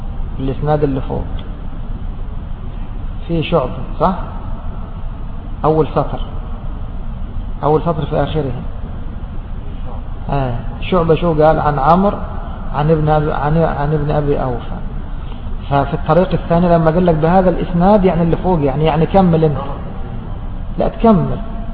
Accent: Egypt; فنحن مثلا كمصريين نفخر

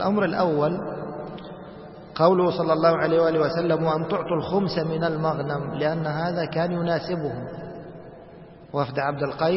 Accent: Egypt; وطبعا هذه الجماعة ظهرت عندنا في مصر فأهل مصر أدرى بهم

